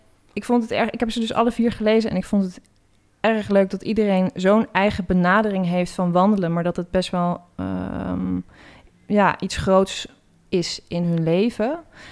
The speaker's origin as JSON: {"language": "Dutch", "region": "Drenthe", "country": "Netherlands", "tie": "born or raised there", "said": "En ik ben zelf opgegroeid in Drenthe."}